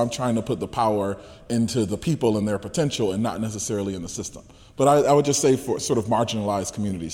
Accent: Detroit, Michigan, United States; I'm from Detroit, and you know, you hear all the statistics coming out of there. I'm from an area where 9 out of 10 young black men end up in prison

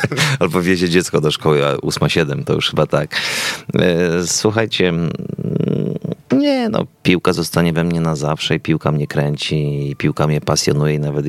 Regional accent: Dębica, Subcarpathian Voivodeship, Poland; jestem z Dębicy, z mojego miasta na Podkarpaciu.

